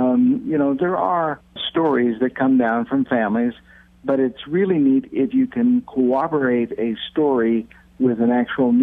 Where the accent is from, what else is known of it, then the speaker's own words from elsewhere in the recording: California, United States; I am a person from California